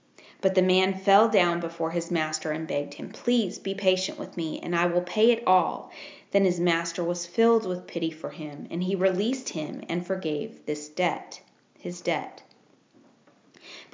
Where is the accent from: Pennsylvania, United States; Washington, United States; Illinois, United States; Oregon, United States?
Oregon, United States; now in North Carolina, United States; Okay, I'm from Oregon.